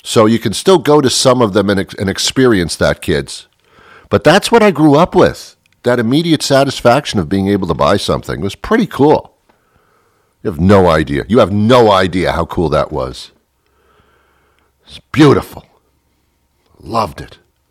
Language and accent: English; Teaneck, New Jersey, United States; I was brought up in Teaneck, New Jersey. I'm not proud of it, I'm just telling you.